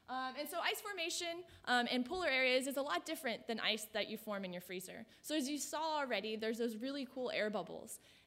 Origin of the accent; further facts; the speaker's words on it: Texas, United States; I am from Texas, so I might say y'all a little bit.